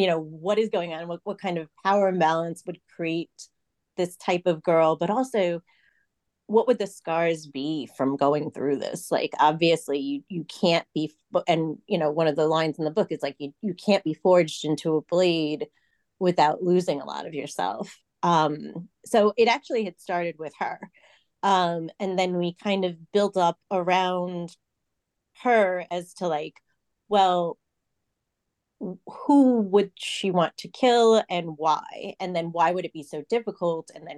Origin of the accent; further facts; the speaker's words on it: New York, United States; also born or lived in Seoul, South Korea; I grew up in New York in the United States, but I was born and spent, the first almost year of my life in Seoul. So I'm Korean, but I am also American.